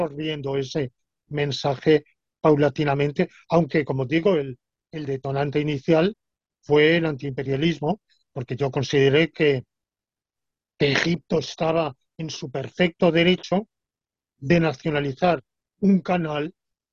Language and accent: Spanish; Spain; yo como patriota español pensaba que las minas que hubiera en España debían ser de los españoles